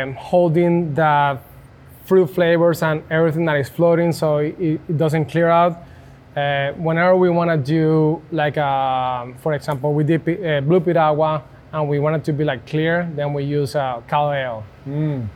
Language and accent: English; Colombia; And I grew up in Colombia getting on top of a tree, grabbing guavas and eating guavas at my grandma's farm.